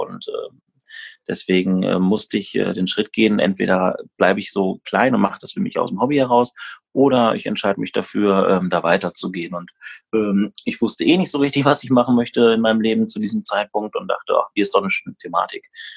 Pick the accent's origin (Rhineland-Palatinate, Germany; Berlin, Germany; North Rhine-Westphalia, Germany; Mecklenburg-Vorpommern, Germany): North Rhine-Westphalia, Germany; ich komme aus der Senne und daher kannte man sich halt ein bisschen